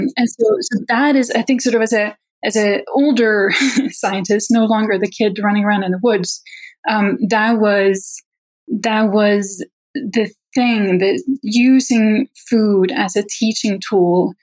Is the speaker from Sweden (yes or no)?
yes; Sweden; English is a second language; now in United States; I didn't grow up here. I grew up in Sweden, where after high school, you go and study one thing.